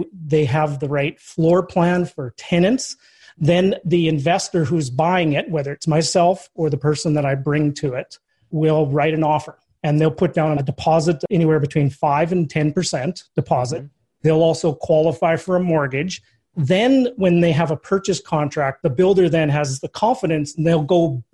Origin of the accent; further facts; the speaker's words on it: Saskatchewan, Canada; Well, I actually grew up in Saskatchewan.